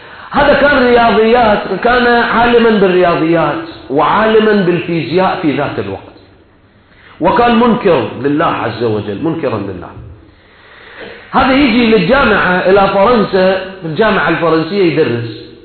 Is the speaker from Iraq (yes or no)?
yes; Iraq; احنا عندنا في العراق يسموه ربل.